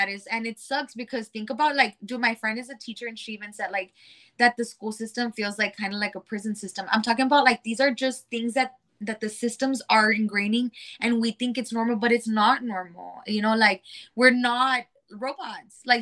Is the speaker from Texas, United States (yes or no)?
yes; Laredo, Texas, United States; I was born and raised in Laredo. My families are middle class.